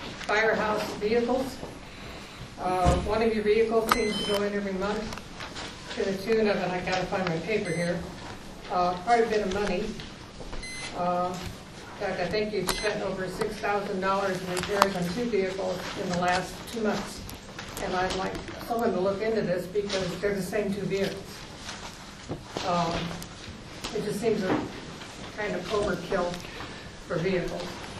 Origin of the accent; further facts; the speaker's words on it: Sunsites, Arizona, United States; I'm from Sunsites here.